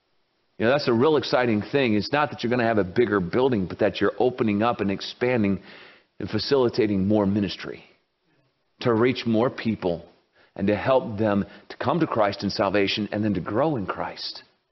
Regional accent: South Carolina, United States; Now, I'm from South Carolina. In South Carolina, we have a get out of jail free card.

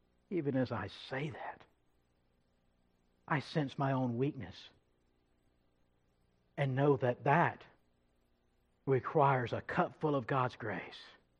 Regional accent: Georgia, United States; I grew up in Paulding County, long way away from here.

